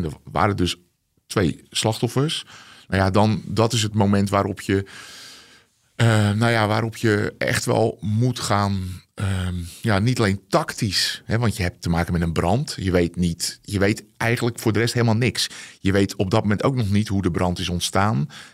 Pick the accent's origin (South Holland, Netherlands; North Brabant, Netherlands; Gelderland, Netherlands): South Holland, Netherlands; Rotterdam; Ik kom helemaal niet uit Arnhem, uit die regio. Hè. Je hoort aan mij dat ik niet uit Amsterdam kom ook, zeg maar.